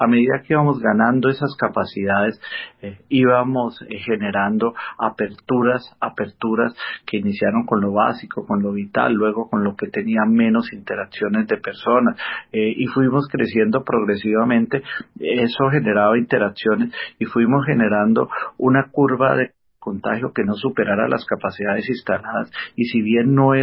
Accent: Colombia; de nosotros como personas, de nosotros como colombianos

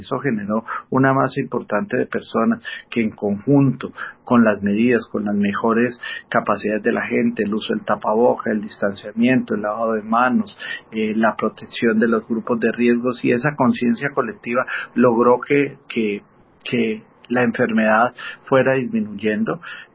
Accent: Colombia; de nosotros como personas, de nosotros como colombianos

